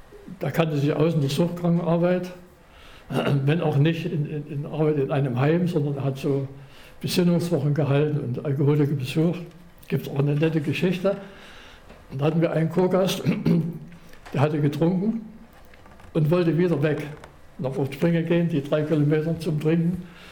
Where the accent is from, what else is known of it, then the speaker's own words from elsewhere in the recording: Chemnitz, Saxony, Germany; da haben wir einen Freund in Chemnitz, meiner Heimatstadt, dann gefragt